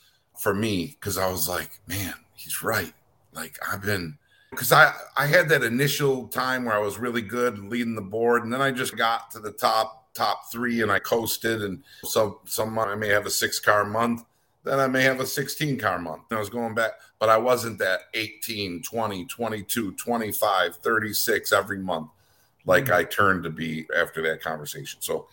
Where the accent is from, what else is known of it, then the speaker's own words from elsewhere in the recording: Rochester, New York, United States; And so we come from the same, we come from Rochester, New York.